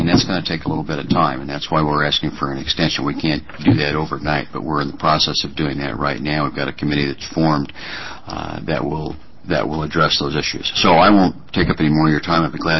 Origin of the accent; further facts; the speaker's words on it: Condon, Oregon, United States; I'm from Condon.